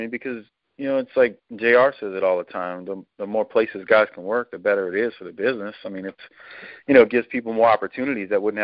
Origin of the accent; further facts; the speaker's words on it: New Orleans, Louisiana, United States; born and raised in New Orleans was